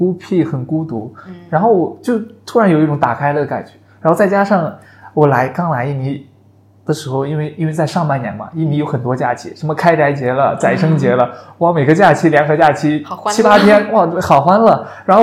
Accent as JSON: {"language": "Chinese", "region": "Henan", "country": "China", "lives_now": "Indonesia", "said": "我来自中国河南，现在在印度尼西亚工作。"}